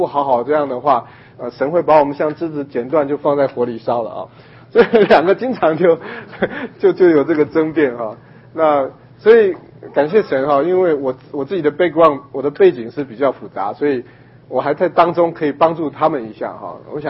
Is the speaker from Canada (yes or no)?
no; China; 我们觉得这个不习惯嘛我们是中国人中国人没有这个礼节